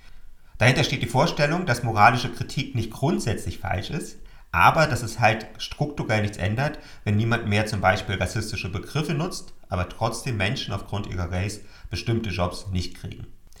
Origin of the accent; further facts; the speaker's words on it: Berlin, Germany; now in Switzerland; die hugenottischen Flüchtlinge, die die Entwicklung Berlins geprägt haben, wo ich herkomme, und die auch zu meinen Vorfahren gehören. Und gleichzeitig ein sanfter Hinweis auf die Mehrsprachigkeit in der Schweiz, in der ich jetzt lebe.